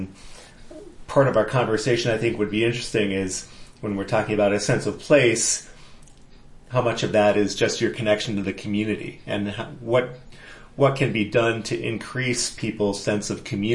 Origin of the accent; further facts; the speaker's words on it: Framingham, Massachusetts, United States; I came here relatively late in life after growing up in New England for 25 years or so.